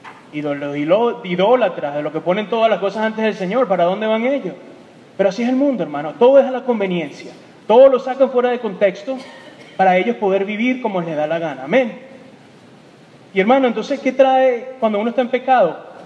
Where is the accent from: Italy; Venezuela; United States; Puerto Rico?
Venezuela; moved away; cuando yo estaba chiquito, hermano, en mi país, cuando se podía vivir allá, en la Venezuela de antes